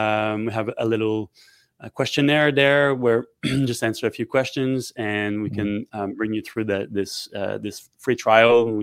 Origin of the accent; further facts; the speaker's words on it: Canada; also born or lived in Montreal; now in Melbourne, Australia; I'm from Canada and started my career in Montreal in the art scene.